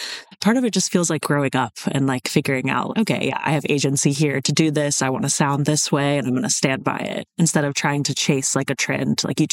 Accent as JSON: {"language": "English", "region": "Tennessee", "country": "United States", "said": "I'm from Tennessee. We both grew up like very in like religious spaces with like conservative people around."}